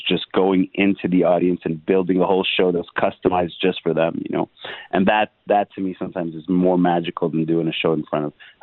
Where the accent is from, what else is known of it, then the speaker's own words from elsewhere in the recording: Quebec, Canada; it's English, French, Hindi, and Punjabi. So English, obviously, because we're in North America. French, because I grew up in Quebec. And Hindi and Punjabi, because my parents are from India.